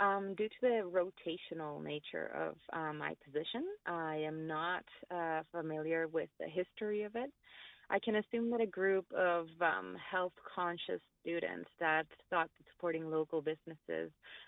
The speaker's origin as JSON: {"language": "English", "town": "Barcelona", "region": "Catalonia", "country": "Spain", "second_language": "English", "lives_now": "Prince George, Canada", "said": "I'm originally from Barcelona. I moved to Prince George a few years ago"}